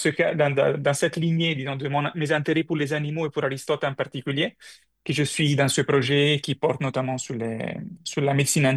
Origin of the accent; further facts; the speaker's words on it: Rome, Lazio, Italy; French is a second language; Je suis né à Rome, donc j'étais tout petit, j'ai commencé, disons, à explorer ma ville, mes musées, etc.